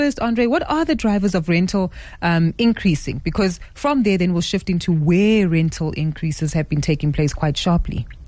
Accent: South Africa; what it's telling us is that we as South African tenants have actually been disciplined in making sure that we pay our rent

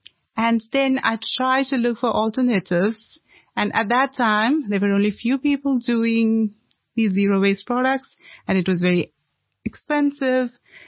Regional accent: Kerala, India; now in Cape Town, South Africa; I'm from India, and I'm from a state called Kerala in India. So we grew up with less plastic in our lives.

